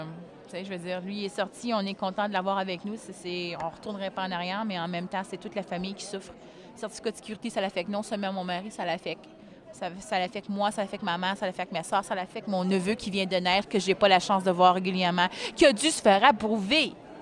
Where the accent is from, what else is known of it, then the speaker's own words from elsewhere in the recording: Canada; je suis canadienne, je suis citoyenne canadienne